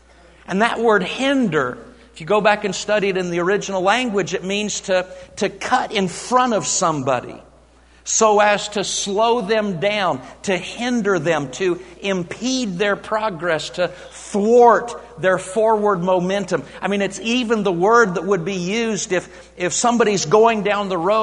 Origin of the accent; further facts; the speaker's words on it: Oklahoma, United States; I'm from Oklahoma. We are known for tornadoes.